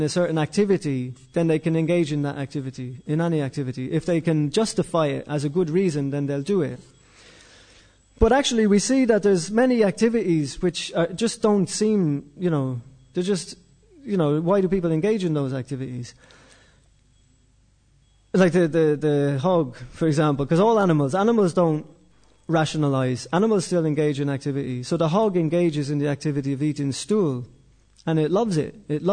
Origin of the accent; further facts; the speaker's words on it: Ireland; I grew up in Ireland. I had those religious rules.